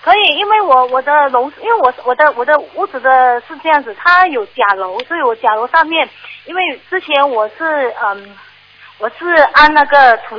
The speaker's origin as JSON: {"language": "Chinese", "country": "Malaysia", "said": "我是马来西亚的同修"}